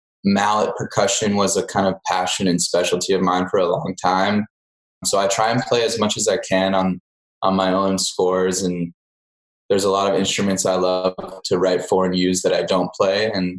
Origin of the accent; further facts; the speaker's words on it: Philadelphia, Pennsylvania, United States; I think growing up in Philadelphia, the idea of becoming a film composer was very confusing, I guess.